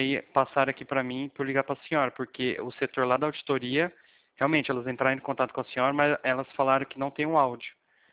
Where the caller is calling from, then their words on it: Presidente Prudente, São Paulo, Brazil; De Presidente Prudente, interior de São Paulo.